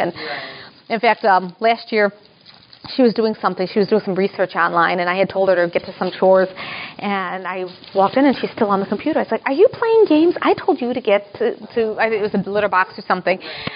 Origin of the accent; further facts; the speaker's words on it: Chicago, Illinois, United States; now in Edwardsville, United States; I grew up in the Chicago area. I came here to SIU to go to school and just never left.